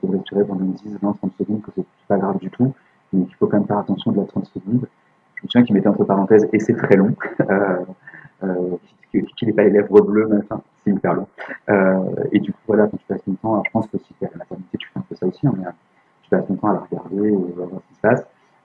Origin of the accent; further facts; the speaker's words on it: France; on est français